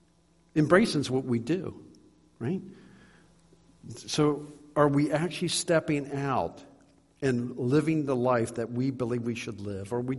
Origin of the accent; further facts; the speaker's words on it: Pennsylvania, United States; and I was from Pennsylvania.